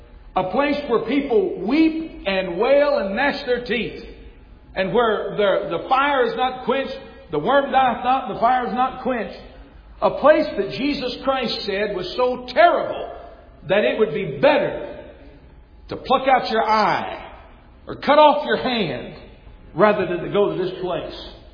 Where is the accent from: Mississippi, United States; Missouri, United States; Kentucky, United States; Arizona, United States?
Kentucky, United States; I'm from Kentucky, and they've got a theological seminary up there.